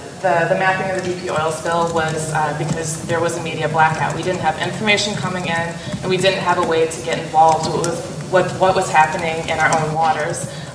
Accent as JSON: {"language": "English", "region": "Louisiana", "country": "United States", "said": "I'm from Louisiana, where this is a huge issue."}